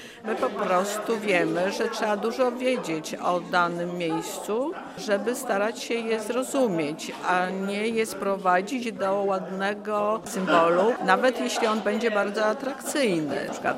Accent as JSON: {"language": "Polish", "region": "Podlaskie Voivodeship", "country": "Poland", "said": "My z Podlasia."}